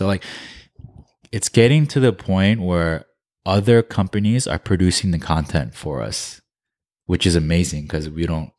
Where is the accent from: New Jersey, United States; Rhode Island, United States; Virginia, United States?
New Jersey, United States; we're from New Jersey. I went to college in New York and we left to Korea.